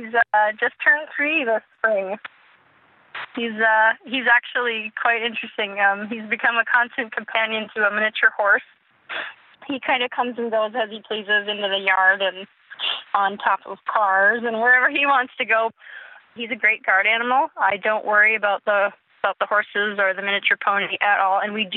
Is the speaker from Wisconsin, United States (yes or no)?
no; Duluth, Minnesota, United States; I'm 28 years old, and I'm from Duluth, Minnesota.